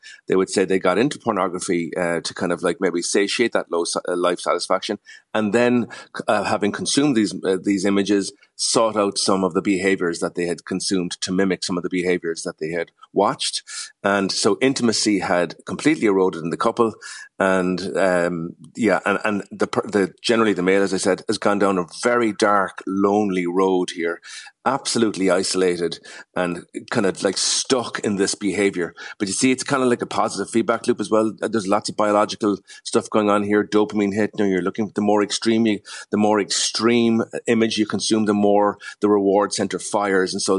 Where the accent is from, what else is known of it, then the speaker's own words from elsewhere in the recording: Ireland; We're Irish.